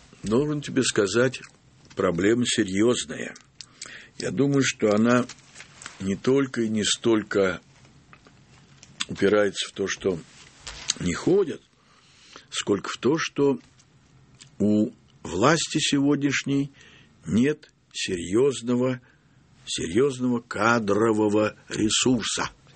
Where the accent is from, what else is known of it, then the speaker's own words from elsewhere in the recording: Saratov, Saratov Oblast, Russia; может, от того, что я из провинции, из Саратова, из семьи хорошей, порядочной, что ли, да?